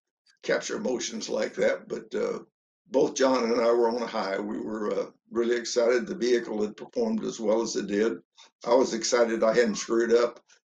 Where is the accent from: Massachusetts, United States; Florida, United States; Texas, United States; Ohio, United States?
Texas, United States; Houston; I remember very well when I was a kid growing up in the Houston area, we used to go to the rodeo every year